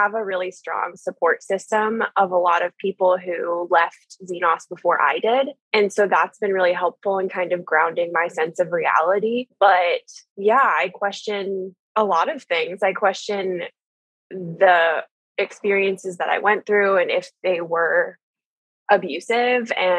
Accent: Columbus, Ohio, United States; that's based here in Columbus, Ohio. So I grew up in Zenos or Dwell and left when I was 26

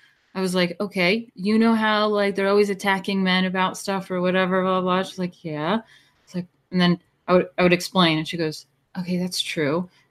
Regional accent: New York, United States; I was born and raised in New York, and I thought that that would never happen, but they won.

